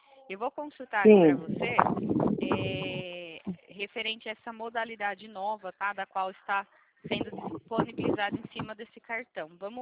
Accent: Itatiba, São Paulo, Brazil; Eu sou de Itatiba, São Paulo.

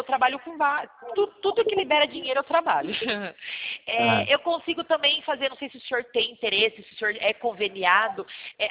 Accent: Sorocaba, São Paulo, Brazil; eu sou daqui do estado de São Paulo, eu falo do interior de São Paulo, de Sorocaba.

